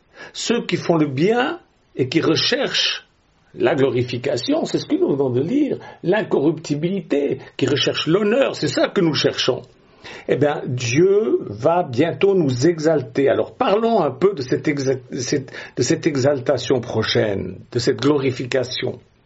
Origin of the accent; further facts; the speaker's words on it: Switzerland; now in France; Je suis suisse, mais j'aime la France. La France m'a accueilli dans les années 70